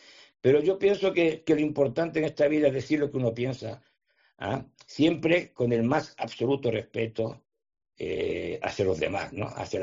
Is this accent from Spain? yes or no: yes; Spain; moved away; Mi vida no ha sido un camino de rosas desde que me fui de España